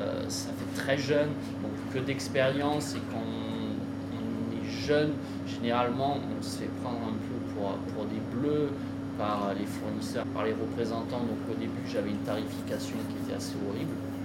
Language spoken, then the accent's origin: French; Nice, Provence-Alpes-Côte d'Azur, France; also born or lived in Ajaccio; Je suis né à Ajaccio. J'ai toute la famille du côté de ma mère qui est en Corse. Après, du côté de mon père, c'est plus vers l'Alsace. Et moi, j'ai atterri à Nice très rapidement quand même.